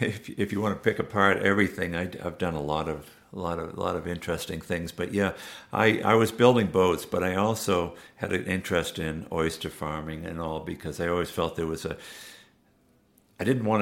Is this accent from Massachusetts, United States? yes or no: yes; Massachusetts, United States; I grew up in Massachusetts, and I would take trips around Massachusetts, weekend trips, and some longer trips on up to New Hampshire and all